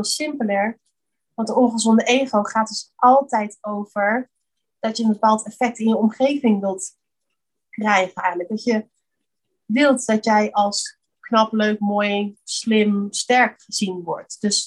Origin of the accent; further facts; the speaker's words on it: Netherlands; Maar we zijn wel heel erg sociaal als Nederlanders in ieder geval.